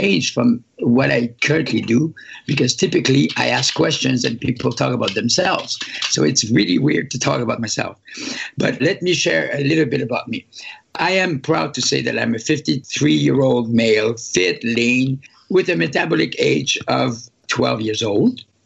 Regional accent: Sept-Îles, Quebec, Canada; born there; also born or lived in Montreal; I was born in Northern Quebec in a small town called Sept-Îles. My parents both lived there

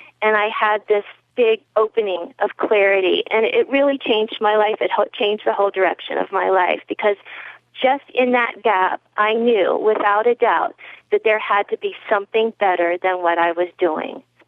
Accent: Maryland, United States; moved away as an adult; also born or lived in Colorado / California / New Mexico; Well, I grew up on the East Coast of the U.S. in Maryland, and most of my adult life, though, I've spent out west in Colorado and California and New Mexico

